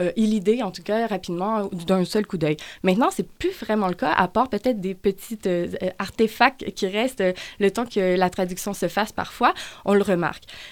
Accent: Quebec, Canada; Alors, moi, je suis québécoise aussi.

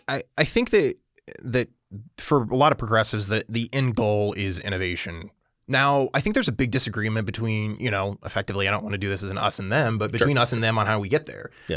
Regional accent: Illinois, United States; Illinois, you know, my home state, would probably do this.

